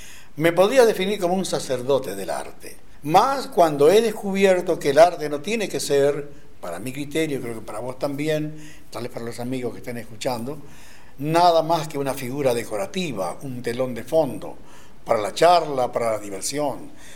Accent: Posadas, Misiones, Argentina

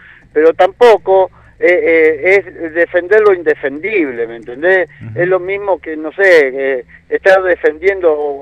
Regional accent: Buenos Aires, Argentina; born there; yo no nací acá, nací en Buenos Aires.

